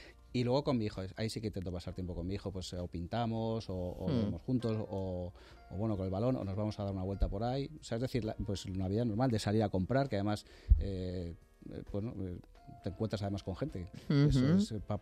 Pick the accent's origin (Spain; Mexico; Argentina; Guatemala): Spain; Yo soy un enamorado de España, de mi país, lógicamente, como muchos, como la mayoría de los españoles